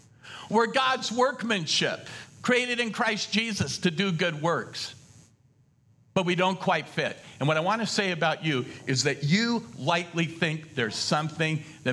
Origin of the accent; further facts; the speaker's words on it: Los Altos, California, United States; So here I was, and I was born and raised in Los Altos, over on the peninsula.